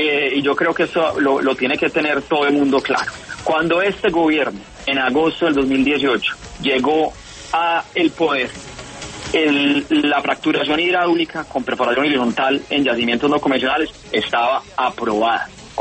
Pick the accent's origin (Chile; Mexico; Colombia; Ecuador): Colombia; hay que también pensar como colombianos